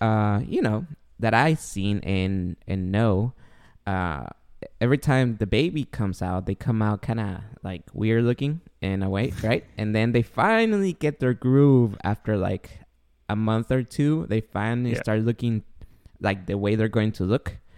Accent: Guatemala; English is a second language; now in United States; As you guys don't know, I'm an immigrant from Guatemala. I'm still trying to learn English, both speaking and Grammarly.

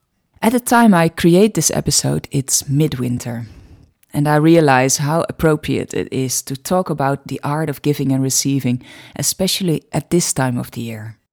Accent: Netherlands; accent: Dutch; first language Dutch; English is a second language; Usually this podcast is in Dutch, as you may hear from my accent.

